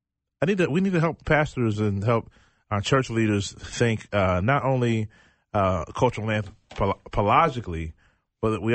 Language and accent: English; Richmond, Virginia, United States; So. Yeah, well, so I grew up in Richmond, Virginia.